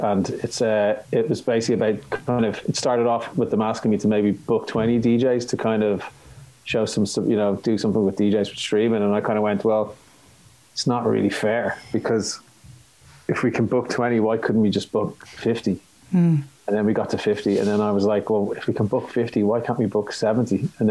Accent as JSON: {"language": "English", "country": "Ireland", "said": "Most people do not think I'm Irish when they see me. Unless they know me or unless they speak to me, and then they kind of are a bit like, oh, well, you know, you're like, oh, you're Irish, are you? Like, yeah, actually, I am."}